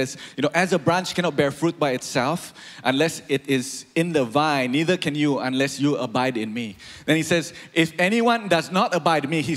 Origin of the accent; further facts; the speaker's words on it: Malaysia; before I am Malaysian, before I am a pastor